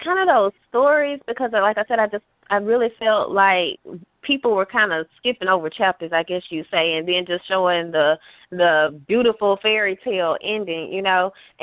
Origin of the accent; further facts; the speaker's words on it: McComb, Mississippi, United States; Okay, well, for starters, I'm originally from Macomb, Mississippi. I am a mother of three.